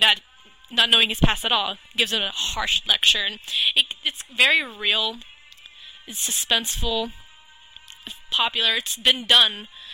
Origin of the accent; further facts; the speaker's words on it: Texas, United States; It's kind of like being a Texan. People associate y'all and cowboys and cattle with us, necessarily.